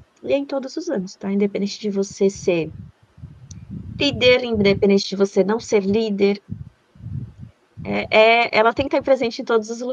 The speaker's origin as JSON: {"language": "Portuguese", "region": "Alagoas", "country": "Brazil", "tie": "born or raised there", "moved": "yes", "lives_now": "São Paulo, Brazil", "said": "eu sou nordestina, sou de natural de Alagoas, mas eu já moro em São Paulo há 16 anos."}